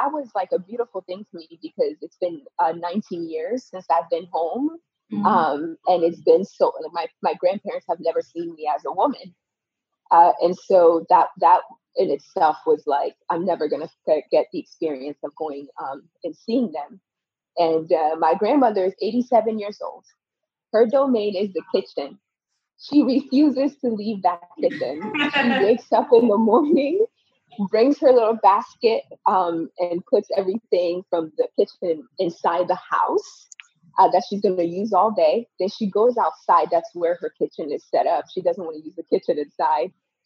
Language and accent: English; Porto Novo, Ouémé, Benin; English is a second language; So like I mentioned earlier, I'm from Porto Novo, Benin. Porto Novo is the capital of our country. And I grew up in this little town called Hueme Detromede. I was there till I was about 10 years old.